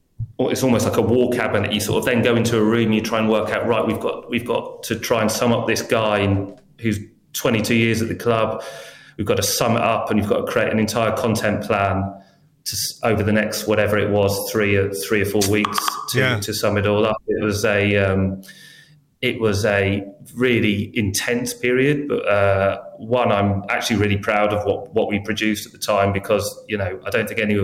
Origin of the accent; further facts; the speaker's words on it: England, United Kingdom; I said, no, I'm very English.